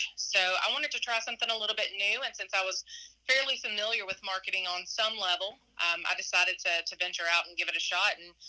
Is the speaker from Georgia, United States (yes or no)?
yes; Clarksville, Georgia, United States; now in Demorest, United States; I grew up in Clarksville and currently live in Demorest today.